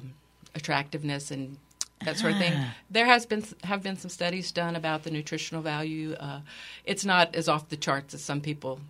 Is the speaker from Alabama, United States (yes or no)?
no; New Iberia, Louisiana, United States; I grew up in New Iberia, mainly.